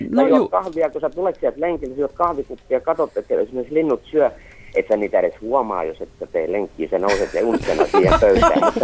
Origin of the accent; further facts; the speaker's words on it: Central Finland, Finland; Mä oon lapsena liikkunut kallioilla Keski-Suomessa